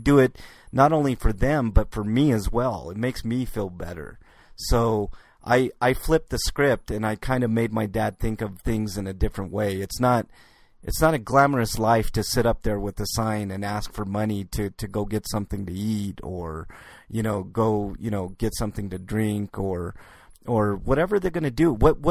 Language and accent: English; Denver, Colorado, United States; When I grew up, I grew up here in Denver, you know, on the west side of Denver, you know, kind of a, you know, hood per se.